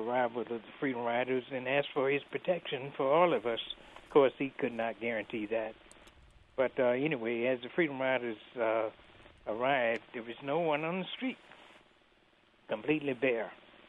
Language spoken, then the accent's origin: English; Mississippi, United States; I knew from growing up in Mississippi that there were segments of black who said, you know, I can't help you, but eventually did end up doing so.